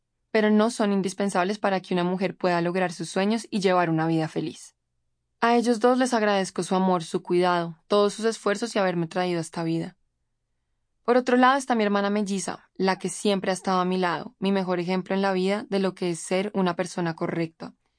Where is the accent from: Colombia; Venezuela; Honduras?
Colombia; Soy una joven colombiana